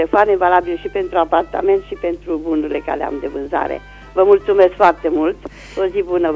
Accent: Reșița, Caraș-Severin, Romania; sunt din Reșița și doresc să fac un anunț.

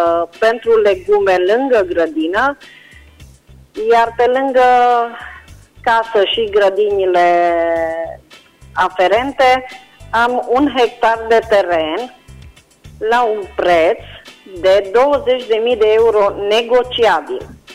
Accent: Reșița, Caraș-Severin, Romania; sunt din Reșița și aș dori să reînnoiesc un anunț

